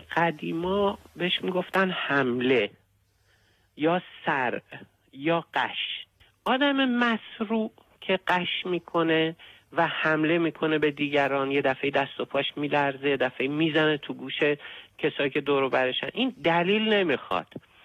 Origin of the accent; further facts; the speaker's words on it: Iran; moved away; من خودم از وقتی از ایران بیرون اومدم